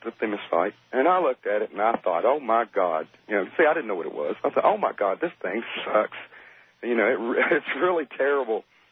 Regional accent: Charlotte, North Carolina, United States; from Charlotte, North Carolina, down here in Mayberry, good Andy Griffith territory.

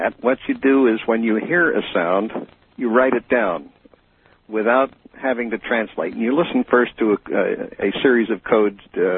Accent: New Hampshire, United States; Howdy. I'm from New Hampshire.

